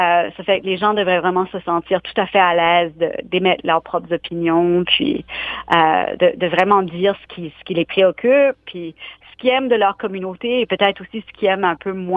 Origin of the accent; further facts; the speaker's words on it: Moncton, New Brunswick, Canada; accent: Chiac; Moi, je suis originaire de Moncton. J'ai grandi en parlant chiac dans la cour d'école.